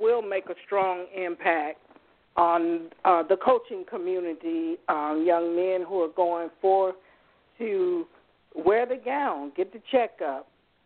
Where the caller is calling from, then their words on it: Jonesboro, Georgia, United States; Dr. Smith, I'm calling from Jonesboro, Georgia.